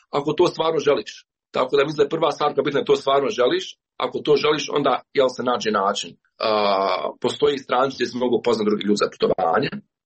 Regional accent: Bosnia & Herzegovina; ja sam iz Bosne i Hercegovine

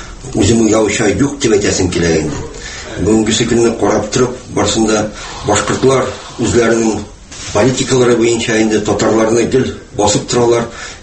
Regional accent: Bakaly, Bashkortostan, Russia; Менә безнең якларда, Бакалы якларында крәшен татарлары яши.

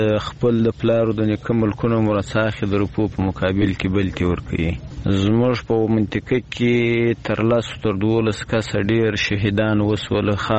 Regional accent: Afghanistan; موږ د نبی علیه السلام امتیان یو، موږ د افغانستان یو، موږ مسلمانان یو.

